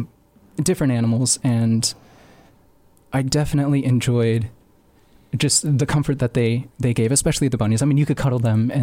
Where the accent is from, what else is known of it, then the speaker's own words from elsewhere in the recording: Alaska, United States; born there; I was born in Alaska, and up until I was 10, all of my younger years, my biological parents were drug and alcohol addicts